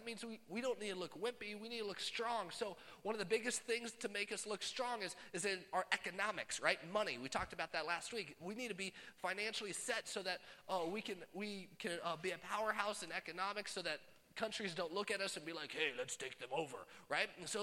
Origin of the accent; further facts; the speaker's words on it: Midwest, United States; now I'm from Midwest